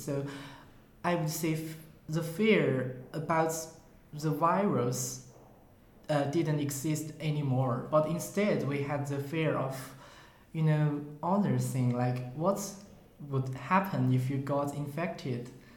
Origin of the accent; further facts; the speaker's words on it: Sichuan, China; moved away as an adult; also born or lived in Beijing; now in Tartu, Estonia; a master's student here in Tartu, University of Tartu. And I was from China, Sichuan province, and I grew up there for 18 years. Then I came to Beijing to study philosophy for 4 years. And after that, I came to here, Estonia.